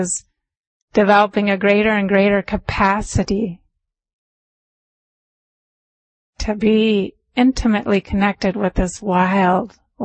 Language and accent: English; Minnesota, United States; When I was younger, as I said, I grew up in Minnesota. And my dad used to take us camping. And I came from a family of 8 children.